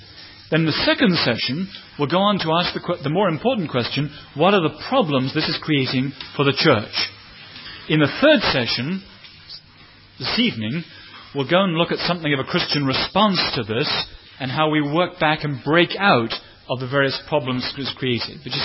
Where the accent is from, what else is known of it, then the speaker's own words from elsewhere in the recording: England, United Kingdom; I'm just taking them because I'm English and you're Australian.